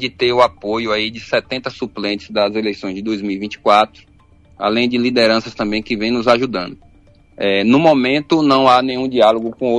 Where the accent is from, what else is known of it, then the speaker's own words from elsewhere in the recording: Feira de Santana, Bahia, Brazil; moved away as an adult; Eu nasci e fui criado em Feira de Santana. Eu saí daí quando eu tinha 27 anos, em 2013, onde tinha acabado de me formar em medicina. E fui trabalhar na cidade natal de minha esposa, que é Ponto Novo.